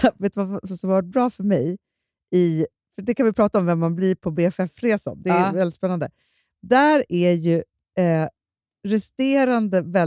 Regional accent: Stockholm, Stockholm County, Sweden; vi är uppvuxna i Stockholm. Liksom i samma era.

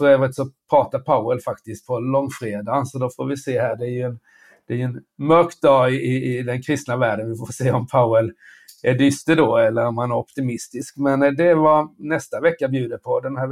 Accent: Värnamo, Jönköping County, Sweden; Jag är uppvuxen i Värnamo och då var det väldigt stort.

